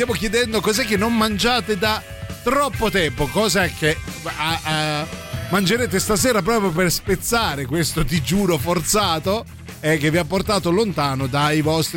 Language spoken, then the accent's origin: Italian; Catania, Sicily, Italy; Saranno almeno 4 anni che non riesco a tornare nella mia città d'origine. Allora, se andiamo a Catania